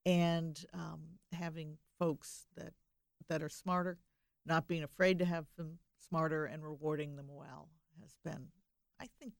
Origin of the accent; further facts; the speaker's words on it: Wisconsin, United States; well, you can tell I'm from Wisconsin.